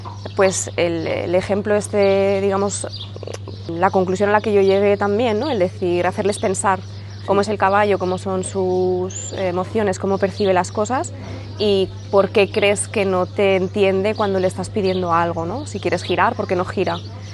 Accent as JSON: {"language": "Spanish", "town": "Barcelona", "region": "Catalonia", "country": "Spain", "said": "De Barcelona."}